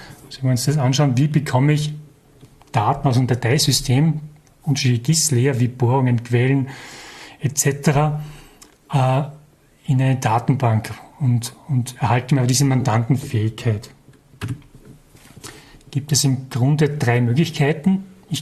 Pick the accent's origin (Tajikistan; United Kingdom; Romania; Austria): Austria; Salzburg; ich komme aus Österreich, genauer gesagt aus Salzburg.